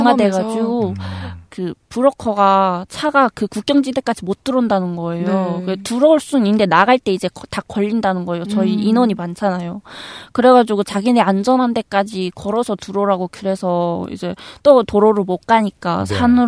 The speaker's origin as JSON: {"language": "Korean", "country": "North Korea"}